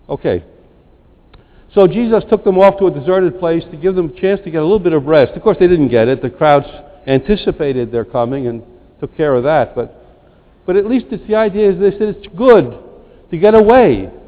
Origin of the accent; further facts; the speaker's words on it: New Jersey, United States; also born or lived in Argentina; I come from New Jersey. I live in the town of Montclair with my brother. I'm a retired priest of the Archdiocese of Newark. I worked in Argentina for 18 years as a missionary.